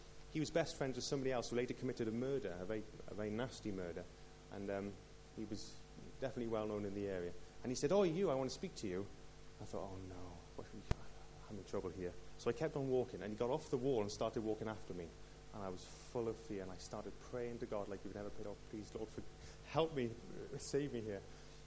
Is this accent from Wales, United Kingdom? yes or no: yes; Newport, Wales, United Kingdom; I was born and bred in Newport.